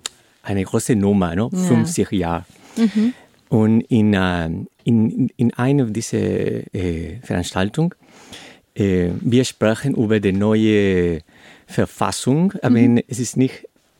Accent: Chile; German is a second language; Als ich ein Kind war in Chile, in meiner Familie, meine Mutter, meine Oma

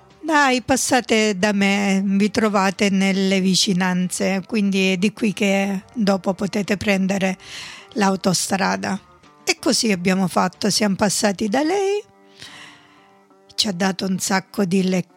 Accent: Apulia, Italy; Ho detto: ah, bello, io pure sono salentina.

